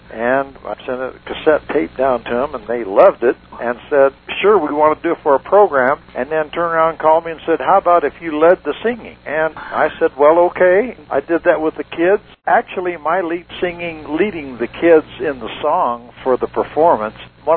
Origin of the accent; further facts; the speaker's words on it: Raton, New Mexico, United States; It stops here in Raton, New Mexico, which is my hometown